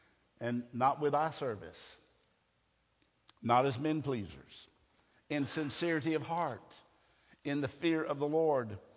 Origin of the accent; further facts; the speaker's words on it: United States; I'm an American, believe me, and I'm proud to be an American, but I'm not proud of what America has become.